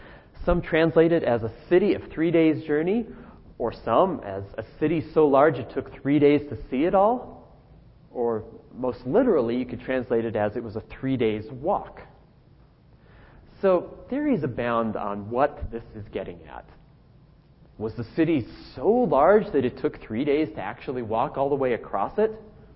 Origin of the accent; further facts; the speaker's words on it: Montana, United States; also born or lived in Phoenix; Now, I think a lot of you know that I come from a small town in Montana. And I was born in Phoenix, but I've lived much of my life in a town of about 7,000 people.